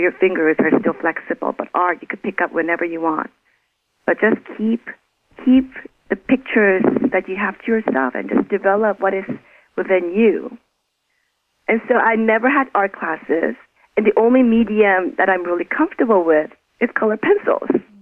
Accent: Thailand; Well, definitely growing up in Thailand is a different experience. I guess everyone has their own childhood stories and everyone's is different. But Thailand, it gave me a lot of color.

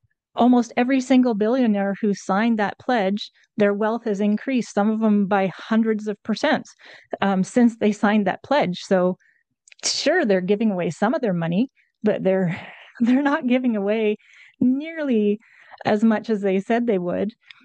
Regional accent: Canada; Well, I'm Canadian, so I don't know the history of the United States very well.

